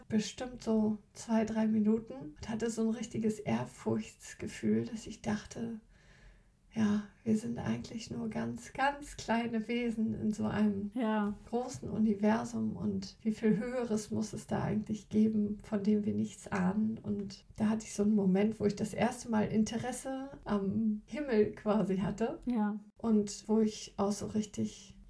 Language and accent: German; Mecklenburg-Vorpommern, Germany; wir wohnen ja auf dem Dorf. Und ich bin ja auch auf dem Dorf groß geworden.